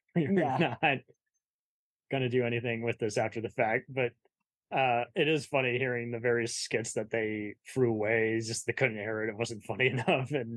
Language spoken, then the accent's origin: English; Boston, Massachusetts, United States; I'm only from Boston.